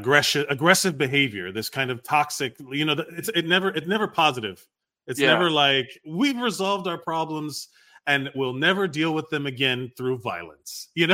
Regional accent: Miami, Florida, United States; I say bro because I'm from Miami.

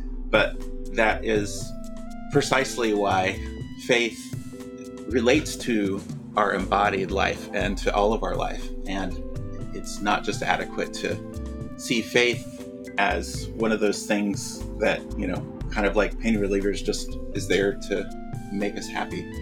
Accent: Kansas, United States; And I grew up in Kansas in a Baptist church, kind of a generically evangelical context there

